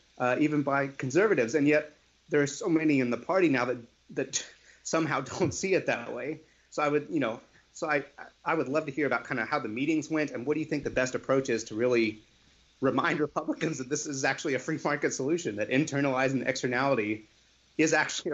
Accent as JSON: {"language": "English", "region": "Tennessee", "country": "United States", "tie": "born or raised there", "said": "So I grew up in Tennessee politics, which is a little different from Massachusetts politics, to put it mildly."}